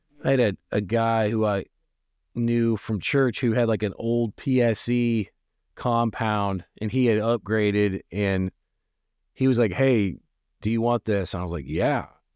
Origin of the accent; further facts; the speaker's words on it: Spring Valley, Ohio, United States; Technically, I grew up in Spring Valley, Ohio, which is just, you know, like 8 miles from Xenia, but little town of like 180 people.